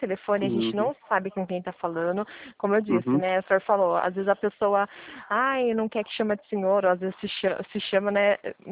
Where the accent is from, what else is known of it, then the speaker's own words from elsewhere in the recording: Pirassununga, São Paulo, Brazil; Sou de Pirassununga.